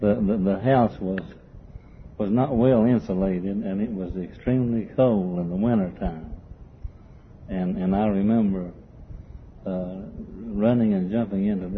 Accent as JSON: {"language": "English", "town": "Knoxville", "region": "Tennessee", "country": "United States", "tie": "born or raised there", "said": "The community that I grew up in Knoxville was a close-knit community."}